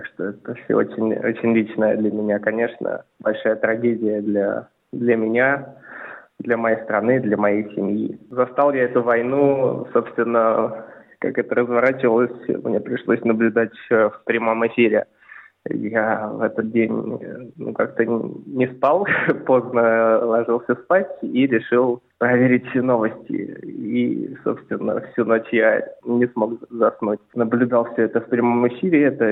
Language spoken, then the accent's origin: Russian; Moscow, Russia; я из Москвы, я русский и я против этой войны. Хоть имя у меня и армянское, происхождение я довольно смешанного, у меня и русские корни, и армянские, татарские